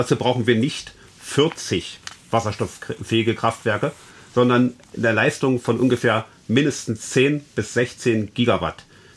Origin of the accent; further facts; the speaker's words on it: Chemnitz, Saxony, Germany; bei mir in meiner Heimatstadt Chemnitz